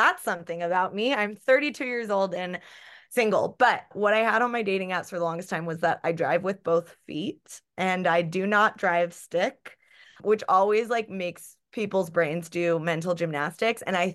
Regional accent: Tucson, Arizona, United States; I grew up in Arizona. I grew up in Tucson. I went to the University of Arizona.

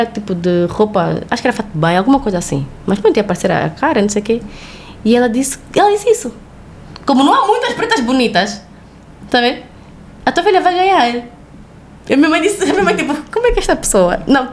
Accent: Portugal; Sim, sou portuguesa, não sei o quê.

